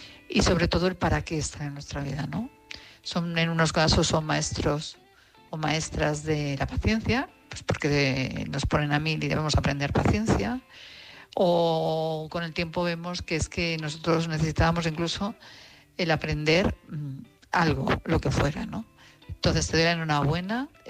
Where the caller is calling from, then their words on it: Madrid, Community of Madrid, Spain; Buenas noches … de Madrid.